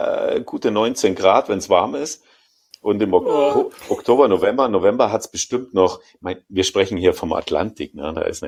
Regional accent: Inning am Ammersee, Bavaria, Germany; Naja, ich bin ja in Inningen am Ammersee aufgewachsen

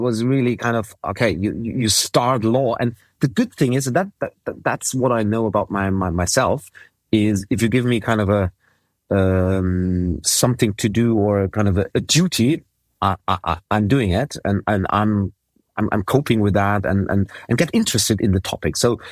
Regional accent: Heidelberg, Baden-Württemberg, Germany; So hence I wanted to study in my hometown.

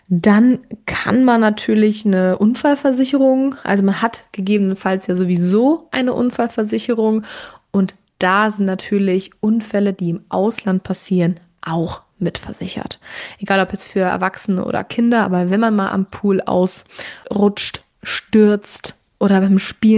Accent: Germany; Ich weiß, dass man auch manchmal als Deutsche zu überempfindlich sind, aber also mein Kind hasst es einfach, von anderen angefasst zu werden.

